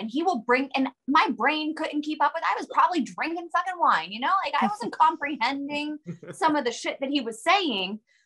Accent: Pittsburgh, Pennsylvania, United States; I had so many friends at Heinz Field because I'm from Pittsburgh

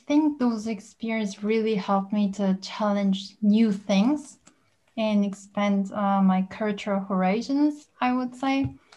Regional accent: Seoul, South Korea; So since I'm from Seoul, I want to focus on just Seoul because it's already a super big city.

